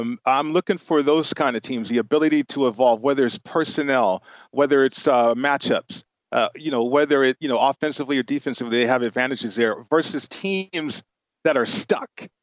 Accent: Las Vegas, Nevada, United States; All my boys, we grew up in Vegas

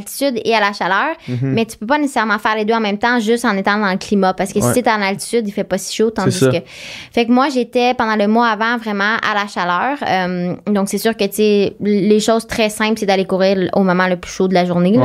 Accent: Quebec, Canada; j'ai grandi au Québec

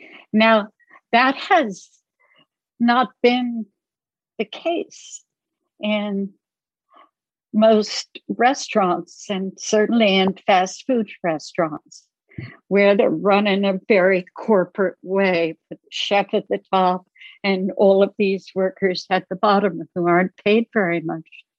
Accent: New Jersey, United States; I grew up in New Jersey, so I certainly know what that was about

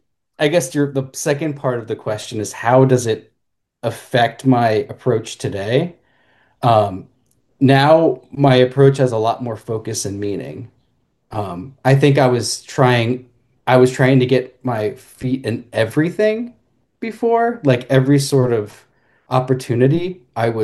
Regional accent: Valley Stream, New York, United States; I grew up here. I grew up like in the Valley Stream area, and it was all like a lot of Italian American, a lot of Jewish. And I had a pretty thick accent

